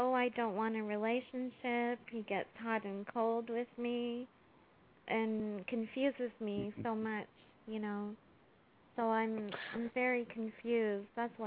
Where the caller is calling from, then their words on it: Ontario, Canada; I'm calling from Canada.